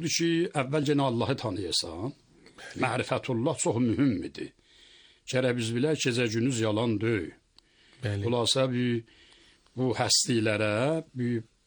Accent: Germi, Ardabil Province, Iran; Bəli, Germidə. Oradan gəlmişik biz Ərdəbilə.

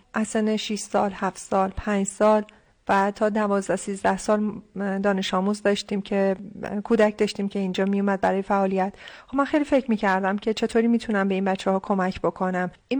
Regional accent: Tehran, Tehran Province, Iran; also born or lived in Bostan; now in Semnan, Iran; ما خونه و زندگیمون رو تو دشت آزادگان بستان دست دادیم و مهاجر شدیم و حال در خانه آوارگان تهران اونجا بزرگ شدم و در مقطع دبیرستان بودش که اومدیم به خاطر شغل پدرم اومدیم سمنان.

